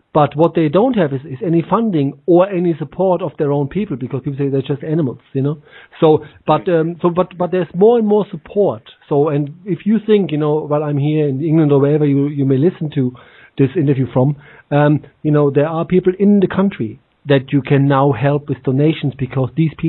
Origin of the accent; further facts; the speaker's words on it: Frankfurt, Hesse, Germany; because I'm from Frankfurt.